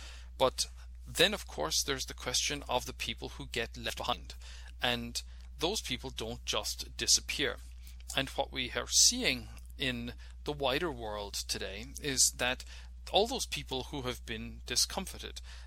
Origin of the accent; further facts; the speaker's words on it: Ireland; growing up in Ireland, there was talk about the butter mountains and the wine lakes